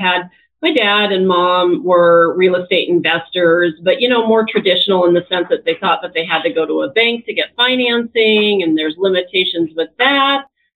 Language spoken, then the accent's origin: English; Spokane, Washington, United States; So Coeur d'Alene, Idaho is right next to Spokane, Washington. I'm originally from Spokane